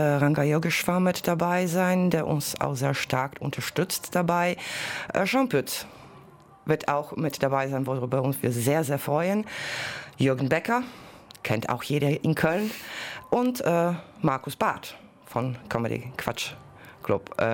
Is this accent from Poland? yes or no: yes; Poland; Ich komme selber aus Polen, ich weiß, was es bedeutet, Pass haben zu müssen, damals noch aus dem nicht demokratischen Polen, mit Grenzen, mit allem.